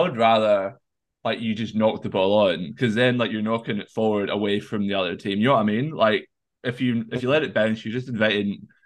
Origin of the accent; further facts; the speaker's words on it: Sydney, New South Wales, Australia; So we'll start with New South Wales because obviously we're from Sydney.